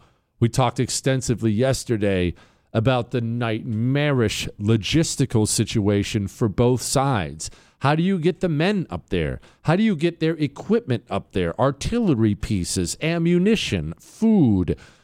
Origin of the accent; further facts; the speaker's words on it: Bozeman, Montana, United States; I grew up in Bozeman, Montana. We were always in the mountains.